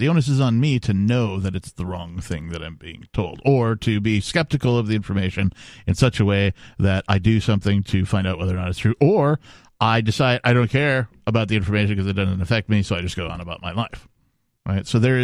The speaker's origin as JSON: {"language": "English", "region": "Wisconsin", "country": "United States"}